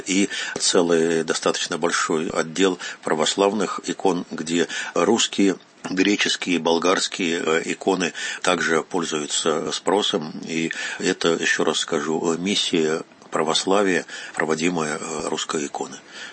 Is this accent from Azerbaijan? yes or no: no; Russia; узнает, вот, что я из России